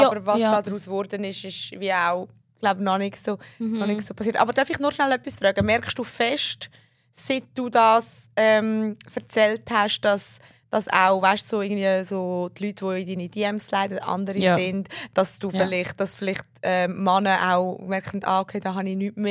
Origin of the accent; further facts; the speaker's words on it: Japan; Ich bin auch Japanerin.